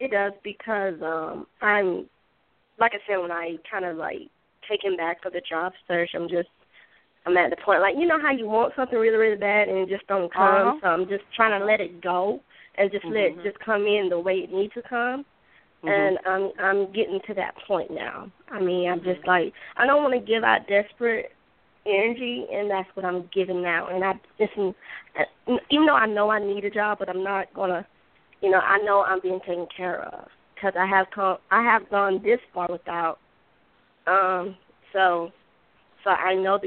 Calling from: Georgia, United States; I'm calling from Georgia.

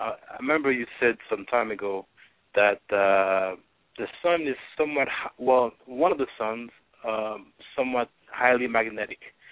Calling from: Baltimore, Maryland, United States; I'm calling from the Baltimore area.

